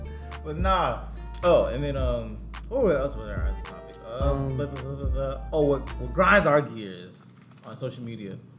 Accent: Jamaica; I'm Jamaican to the core, bro. We not with it.

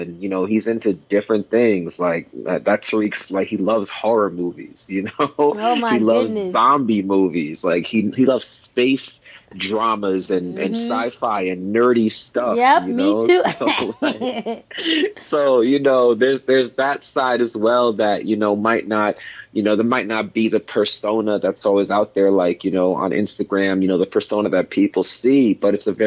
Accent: New Jersey, United States; also born or lived in Bronx, New York; I was born in the Bronx, New York, and I was raised there for the early part of my life for about 6 years. And then my family moved us down to New Jersey, where I had a lot of aunts and uncles and cousins. We lived in Bergen County

